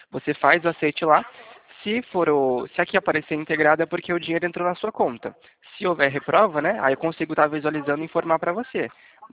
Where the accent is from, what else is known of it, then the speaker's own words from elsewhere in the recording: São Roque, São Paulo, Brazil; eu sou de São Roque.